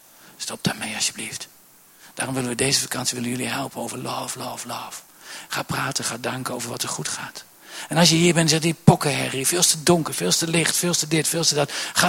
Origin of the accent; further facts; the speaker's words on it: Gelderland, Netherlands; Ik kom hier uit de Achterhoek.